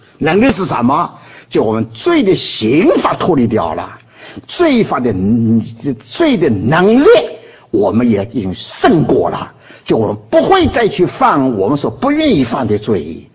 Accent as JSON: {"language": "Chinese", "town": "Dinghai", "region": "Zhejiang", "country": "China", "tie": "born or raised there", "also_born_or_lived": "Shanghai", "lives_now": "United States", "said": "我是佛教家庭长大的，我信主已经60多年了。我回头去想了，我也不过是个很普通的家庭中间长大的孩子。但我以后2岁到定海去了，在定海小学和初中2年级，然后到了逃难到上海去的。"}